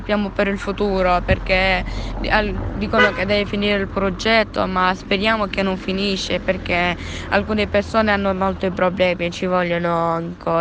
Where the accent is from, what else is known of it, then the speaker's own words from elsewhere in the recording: Aleppo, Aleppo Governorate, Syria; Italian is a second language; now in Italy; Da Aleppo, sì, sono da Aleppo io. E dopo siamo venuti in Italia per questo motivo.